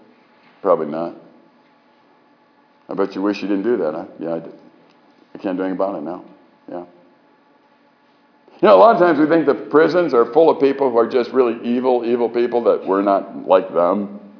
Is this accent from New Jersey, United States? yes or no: no; Chicago, Illinois, United States; Now, I grew up in Chicago, and I hate driving down there.